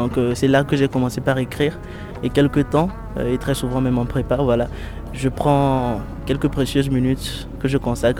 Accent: Lomé, Maritime, Togo; born there; Alors moi, je suis né à Lomé. Lomé, la perle de l'Afrique.

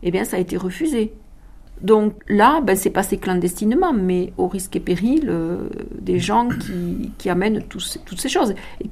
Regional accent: France; quand on se promène en tant que Français, on ne vous demande rien.

